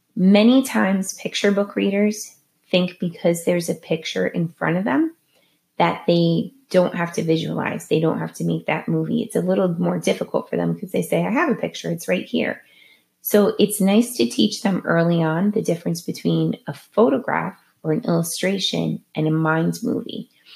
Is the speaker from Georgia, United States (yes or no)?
no; New Jersey, United States; accent: Jersey accent; Maybe you live somewhere where I live, hence my Jersey accent, where raccoons love to come out at night.